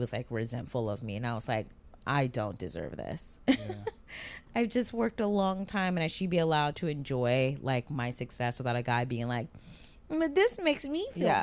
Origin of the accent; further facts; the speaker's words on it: Midwest, United States; I'm from the Midwest.